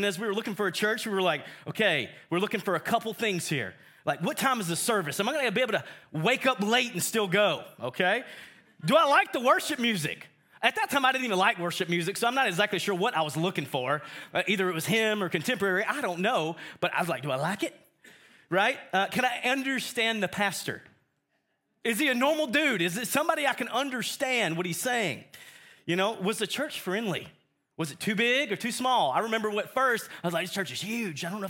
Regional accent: Mississippi, United States; also born or lived in Alabama; I'm from South Mississippi originally, moved to Alabama, and then now I live in Tennessee, so I keep moving up.

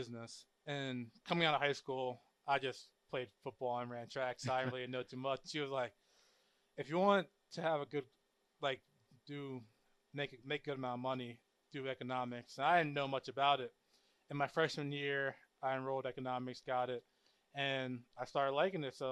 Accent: Havertown, Pennsylvania, United States; I grew up in Havertown, Pennsylvania, Delaware County. Went to Havertown High School.

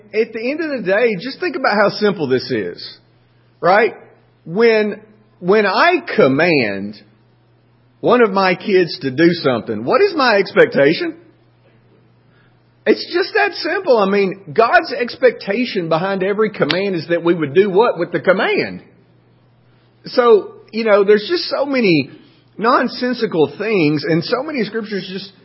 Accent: Alabama, United States; because I'm from Marion County, Alabama.

